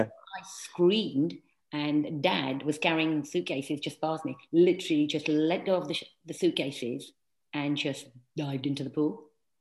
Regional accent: Jinja, Eastern Region, Uganda; now in Cardiff, United Kingdom; my recollection of growing up in Jinja is still very, very young.

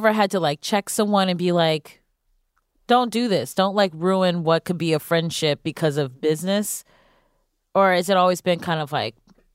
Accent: Cleveland, Ohio, United States; I guess I'm from Cleveland.

